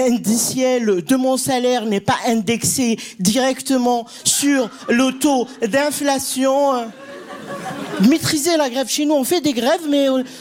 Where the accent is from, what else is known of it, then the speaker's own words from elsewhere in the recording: Algeria; first language Kabyle; French is a second language; je viens d'Algérie.